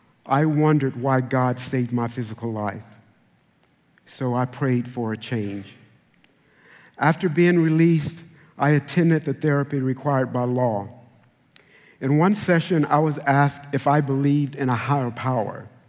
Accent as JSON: {"language": "English", "region": "Texas", "country": "United States", "tie": "born or raised there", "said": "I grew up in East Texas."}